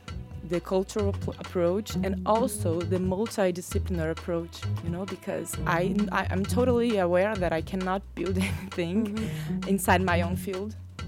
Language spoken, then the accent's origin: English; Rio de Janeiro, Brazil; I'm from Rio de Janeiro, Brazil